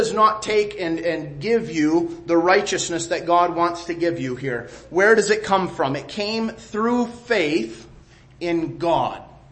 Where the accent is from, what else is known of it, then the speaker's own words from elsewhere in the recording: United States; You know, I'm American, you know